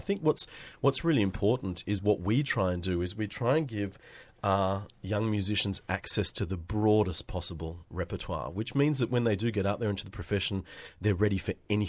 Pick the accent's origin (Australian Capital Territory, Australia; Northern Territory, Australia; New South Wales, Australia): New South Wales, Australia; Sydney; now in Melbourne, Australia; I came to Melbourne to study. I'm originally from Sydney, and I studied at the Victorian College of the Arts.